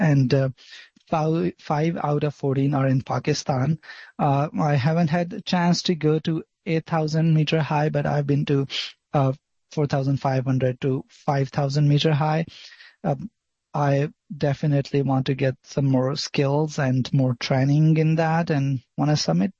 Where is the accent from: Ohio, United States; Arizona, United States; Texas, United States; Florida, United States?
Texas, United States; Denton; as Amanda told, I am from Denton, Texas